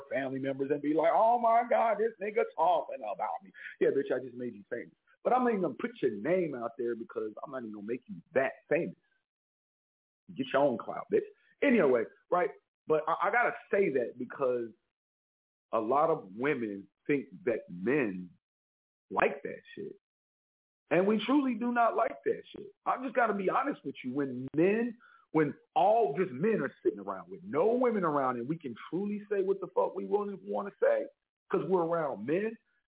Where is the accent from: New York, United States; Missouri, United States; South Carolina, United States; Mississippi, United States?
Missouri, United States; Kansas City; now in Philadelphia, United States; But shout out to my hometown, Kansas City, Missouri. Without Kansas City, Missouri, I wouldn't even be who the fuck I am today. But Philly put me on, though.